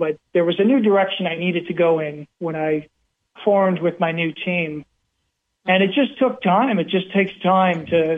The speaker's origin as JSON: {"language": "English", "town": "Halifax", "region": "Nova Scotia", "country": "Canada", "tie": "born there", "said": "Yeah, well, I was born in Canada. I was born in Halifax, Canada, in Nova Scotia."}